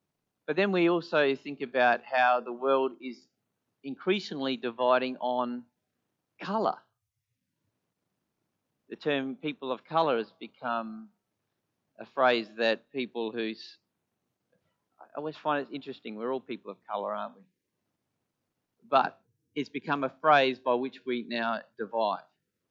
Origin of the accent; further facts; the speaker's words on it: Noarlunga, South Australia, Australia; I was born in Nolunga, okay? I'm only dissing where I grew up.